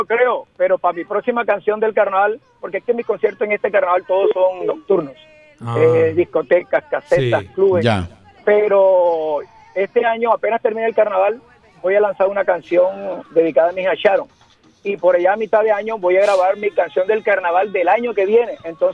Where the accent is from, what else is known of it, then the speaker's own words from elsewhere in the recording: Soledad, Atlántico, Colombia; afortunadamente fue en Soledad, mi pueblo natal.